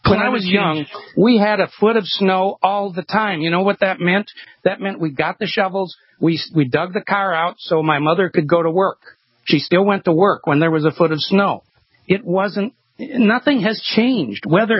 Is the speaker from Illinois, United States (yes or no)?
no; Minnesota, United States; I grew up in Minnesota, and we had extremely hot summers and extremely cold winters.